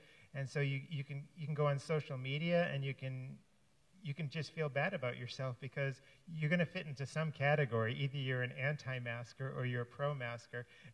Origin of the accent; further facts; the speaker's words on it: Massachusetts, United States; When I grew up in Massachusetts, it was really popular back then.